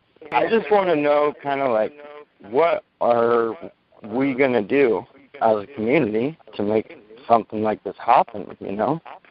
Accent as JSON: {"language": "English", "region": "California", "country": "United States", "said": "I'm from Northern California"}